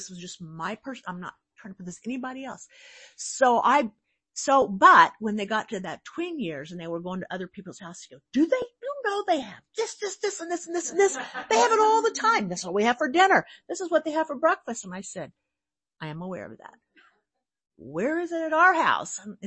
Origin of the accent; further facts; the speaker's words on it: Midwest, United States; I grew up in the Midwest, and you know, everything was fried, battered, gravied, et cetera.